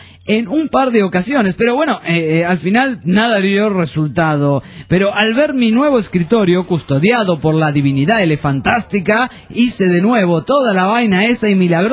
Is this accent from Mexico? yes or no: no; El Tocuyo, Lara, Venezuela; soy del Tocuyo, República Bolivariana de Venezuela